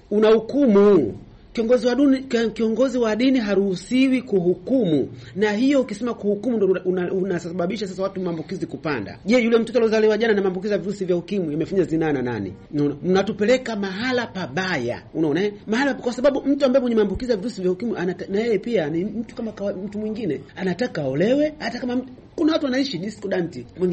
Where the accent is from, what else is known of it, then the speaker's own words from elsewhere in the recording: Mkuranga, Pwani, Tanzania; natokea Mkuranga.